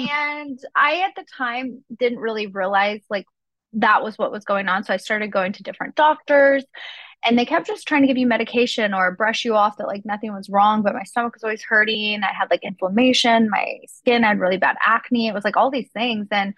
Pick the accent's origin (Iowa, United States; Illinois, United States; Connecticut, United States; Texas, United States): Texas, United States; Wichita Falls; I grew up in Texas. I grew up in Wichita Falls.